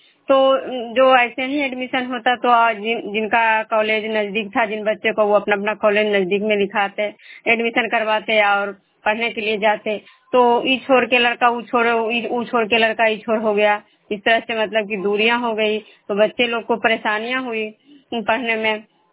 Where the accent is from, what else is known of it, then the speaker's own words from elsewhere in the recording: Vishnupur, Bihar, India; मैं विष्णुपुर ग्राम खजरा पंचायत नालंदा जिला नरोनसा प्रखंड की निवासी हूँ।